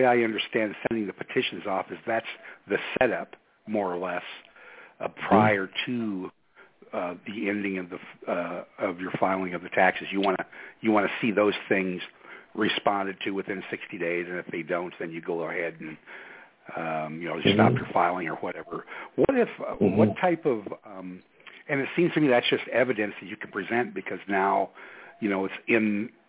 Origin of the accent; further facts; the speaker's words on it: Illinois, United States; I'm from Illinois.